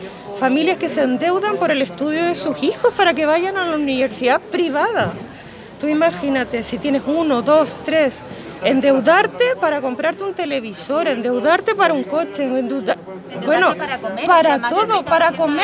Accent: Chile; porque somos chilenos, tanto como un chileno que está dentro de nuestro territorio

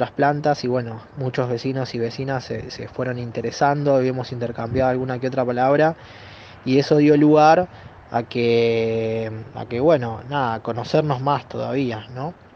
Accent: Buenos Aires, Argentina; soy vecino de Mataderos desde que nací, en ese sentido viví acá.

